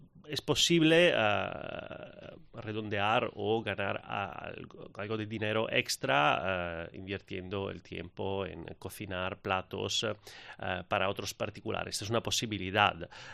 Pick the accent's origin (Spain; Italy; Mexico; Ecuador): Italy; Spanish is a second language; Sobre todo de mi acento